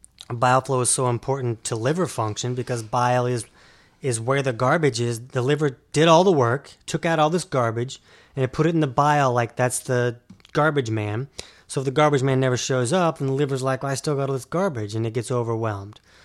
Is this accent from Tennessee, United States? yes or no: no; Florida, United States; I'm from Florida.